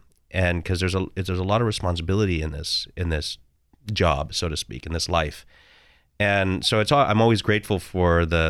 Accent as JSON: {"language": "English", "region": "New Mexico", "country": "United States", "tie": "born or raised there", "said": "The advantage of growing up in New Mexico is that New Mexico is a Catholic place."}